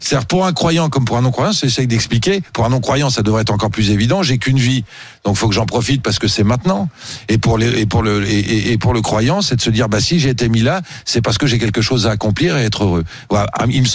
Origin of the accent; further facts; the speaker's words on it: Savigny-sur-Orge, Île-de-France, France; j'ai grandi à Savigny-sur-Orge, en banlieue parisienne.